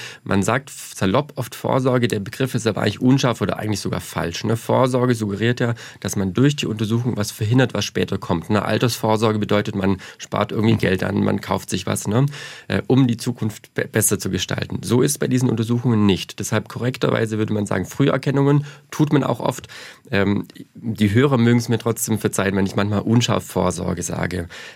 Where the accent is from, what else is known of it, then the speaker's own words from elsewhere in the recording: Zussdorf, Baden-Württemberg, Germany; now in Lindau, Germany; Also meine Heimat ist Baden-Württemberg, das stimmt. Ich komme aus einem kleinen Dorf, das heißt Zussdorf bei Ravensburg. Und jetzt wohnen wir in einem ebenso kleinen Dorf bei Lindau am Bodensee.